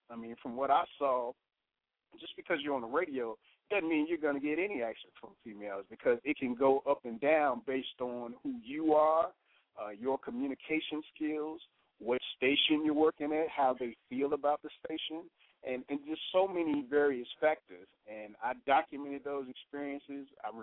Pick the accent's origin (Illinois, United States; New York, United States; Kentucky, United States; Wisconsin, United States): Illinois, United States; Chicago; I'm a music historian, born and raised in Chicago, and worked in radio in college as well as in Chicago at a radio station called WGCI, and Indianapolis at a radio station called WTLC, and Dallas at KKDA-FM.